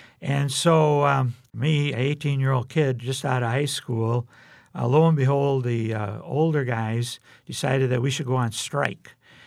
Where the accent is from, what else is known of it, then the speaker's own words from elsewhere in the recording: Freedom, Wisconsin, United States; I grew up in Freedom, which is a small town up in northeastern Wisconsin, population a few hundred, so everyone knew everyone.